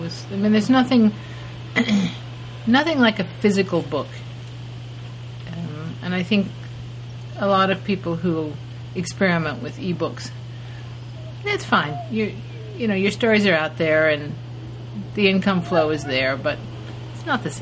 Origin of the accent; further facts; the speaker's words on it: California, United States; I'm a Californian